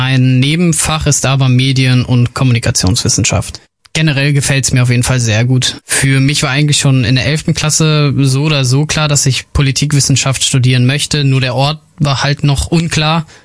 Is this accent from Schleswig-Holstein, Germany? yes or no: yes; Lübeck, Schleswig-Holstein, Germany; Ich kann das immer ganz gut mit Lübeck, also meiner Heimatstadt, vergleichen.